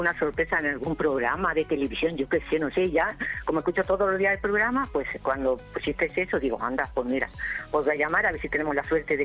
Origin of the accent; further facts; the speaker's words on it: Villaverde de Guadalimar, Castilla-La Mancha, Spain; now in Albacete, Spain; Somos de un pueblo de Albacete, Villaverde de Guadalimar. Pero ya, bueno, llevamos aquí ya a 30 y tantos años en Albacete.